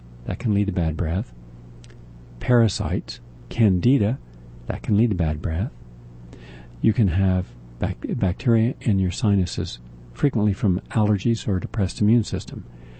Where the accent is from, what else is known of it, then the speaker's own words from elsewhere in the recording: Parkersburg, West Virginia, United States; I grew up in Parkersburg, which is in the Kanawha Valley, just about 10, 15 miles from DuPont.